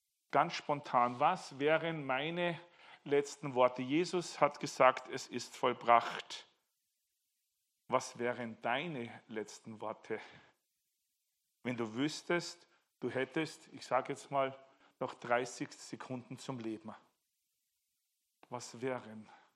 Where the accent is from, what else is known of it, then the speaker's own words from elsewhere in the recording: Bad Reichenhall, Bavaria, Germany; born there; ganz in der Nähe meiner Geburtsstadt Bad Reichenhall.